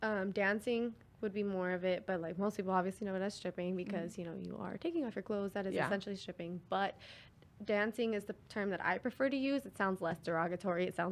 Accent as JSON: {"language": "English", "town": "Dixon", "region": "California", "country": "United States", "tie": "born or raised there", "said": "No, she lives in Dixon, but that's where my hometown is from."}